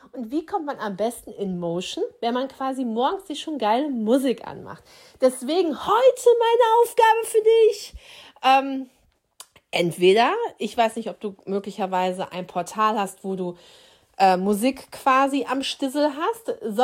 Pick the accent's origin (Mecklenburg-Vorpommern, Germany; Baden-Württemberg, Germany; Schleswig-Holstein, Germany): Schleswig-Holstein, Germany; Ich komme jetzt aus Dithmarschen. Ich weiß nicht, von wo ihr alles zuhört, diesen Podcast.